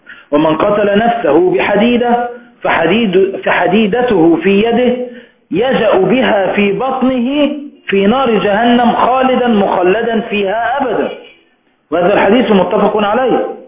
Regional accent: Egypt; ثم دلوقتي عندنا في مصر بعد تنحي الرئيس مبارك أيضا عن الحكم

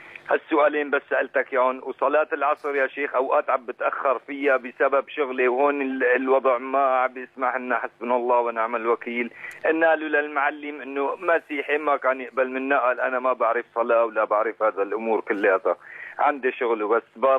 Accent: Syria; now in Greece; نحن شباب سوريين،

